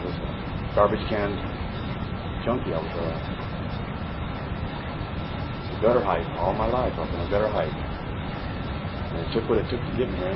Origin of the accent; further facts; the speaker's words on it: Susanville, California, United States; born there; And I come from California. I'm born in Susanville, California.